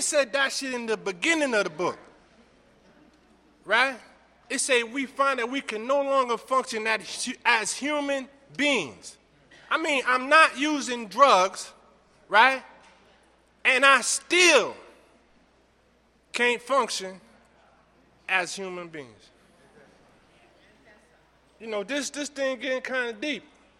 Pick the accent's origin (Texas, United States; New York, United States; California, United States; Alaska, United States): New York, United States; Brooklyn; I'm from Bushwick, Bed-Stuy.